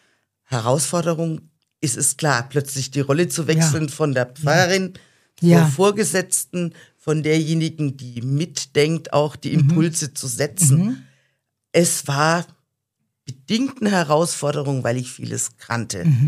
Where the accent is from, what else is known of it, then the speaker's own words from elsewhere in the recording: Schweinfurt, Bavaria, Germany; Ich komme aus Schweinfurt ursprünglich und mein Mann aus dem Allgäu. Sprich, uns hat es hierher in die Region verschlagen, als es darum ging, wo können wir uns vorstellen zu arbeiten.